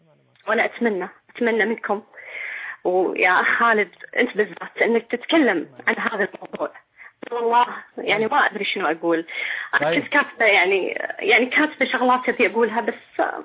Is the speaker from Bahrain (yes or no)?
yes; Bahrain; أنا مواطنة، ما راح يعني أقول لك أنا مجنسة، بس أنا بحرينية مواطنة